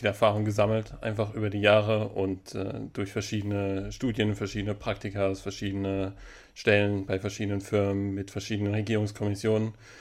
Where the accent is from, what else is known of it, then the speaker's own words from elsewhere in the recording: Baden-Baden, Baden-Württemberg, Germany; ich komme ursprünglich aus Baden-Baden